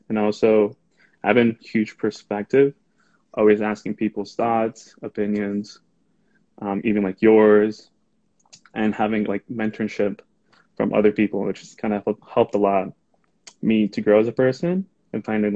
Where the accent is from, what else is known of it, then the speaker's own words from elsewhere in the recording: Grand Rapids, Michigan, United States; I'm 21 years old, and I was born and raised here in Grand Rapids.